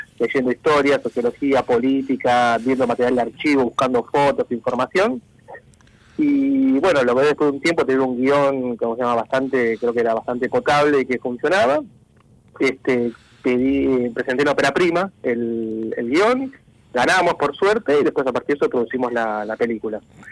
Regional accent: Buenos Aires, Argentina; quería hablar sobre nuestra identidad como argentinos y como porteños

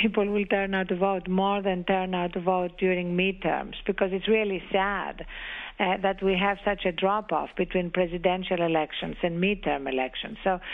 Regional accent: United States; We're different, and I'm very, very grateful that I'm an American.

